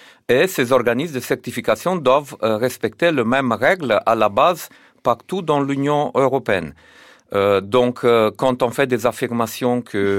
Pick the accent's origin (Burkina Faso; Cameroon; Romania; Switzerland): Romania; now in France; moi je viens de la Roumanie